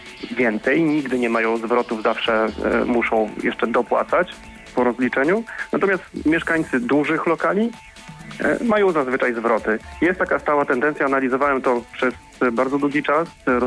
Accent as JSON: {"language": "Polish", "town": "Goleniów", "region": "West Pomeranian Voivodeship", "country": "Poland", "said": "naszym zarządcą jest CBS w Goleniowie, jestem z Goleniowa"}